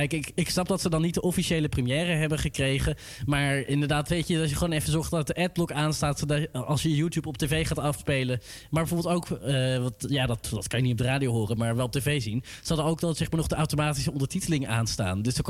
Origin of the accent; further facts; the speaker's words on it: Amsterdam, North Holland, Netherlands; En dan ben ik die … uit Amsterdam.